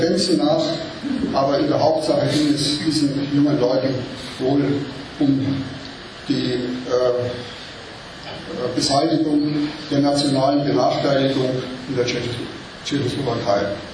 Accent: Nassau, Germany; Und ich komme aus Nassau, nördlich von Frankfurt.

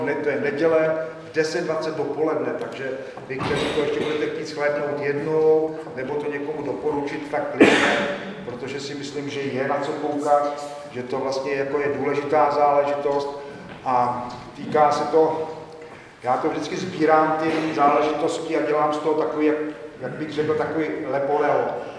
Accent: Prague, Czechia; protože já jsem z Libně, z Prahy

